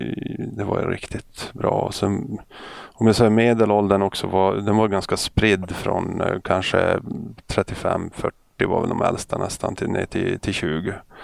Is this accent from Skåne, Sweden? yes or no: no; Övertorneå, Norrbotten County, Sweden; Jag är uppväxt i Norrbotten och en ort som heter Övertorne.